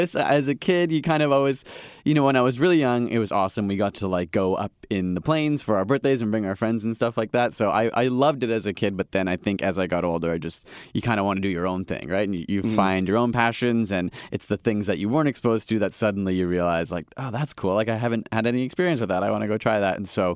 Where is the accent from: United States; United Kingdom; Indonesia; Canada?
Canada; Guelph, Ontario; also born or lived in Eden Mills; Grew up mostly in Guelph, Ontario, is where my family's from now. Had kind of jumped around. We were in Eden Mills, which is like an even smaller town of like hundreds of people. So I grew up in a small town. But then for most of my young life, I lived in Guelph.